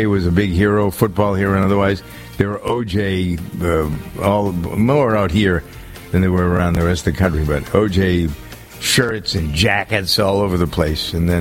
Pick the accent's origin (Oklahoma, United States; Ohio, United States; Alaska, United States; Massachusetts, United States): Massachusetts, United States; Framingham; Their headquarters are located a couple of towns away from my hometown of Framingham.